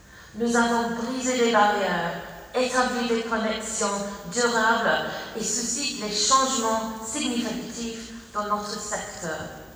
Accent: United Kingdom; French is a second language; now in France; Je vais continuer en français. Donc, excusez un peu mon accent. Je suis britannique, mais j'habite en France.

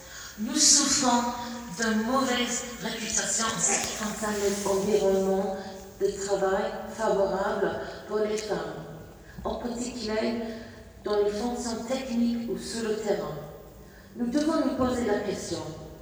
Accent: United Kingdom; French is a second language; now in France; Je vais continuer en français. Donc, excusez un peu mon accent. Je suis britannique, mais j'habite en France.

